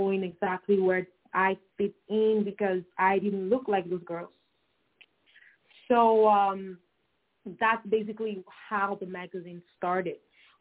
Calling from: Toronto, Ontario, Canada; Okay, I'm calling from Toronto, Canada.

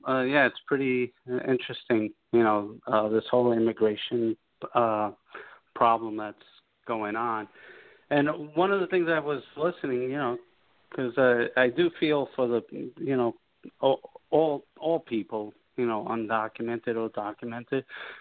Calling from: West New York, New Jersey, United States; I'm calling from the West New York area.

